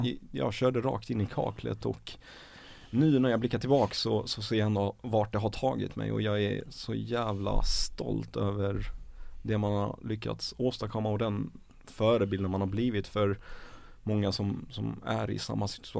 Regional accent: Iraq; now in Sweden; Och han är ju från Irak, jag är från Irak.

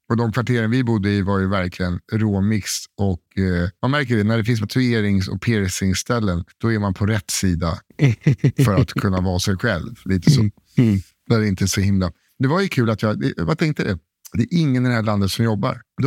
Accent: Sweden; no, I'm from Sweden.

